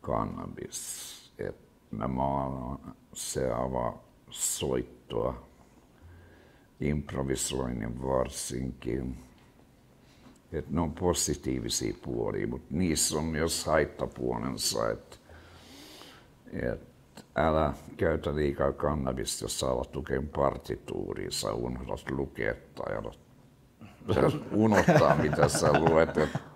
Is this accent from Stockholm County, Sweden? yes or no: yes; Stockholm, Stockholm County, Sweden; Kun mä kasvoin nuoren Tukholmassa varsinkin, me käytettiin paljon LSD:tä.